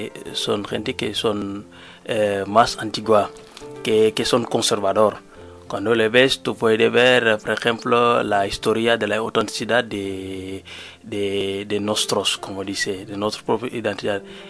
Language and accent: Spanish; Linguère, Louga, Senegal; Spanish is a second language; soy de Linguère. Es el centro este de Senegal.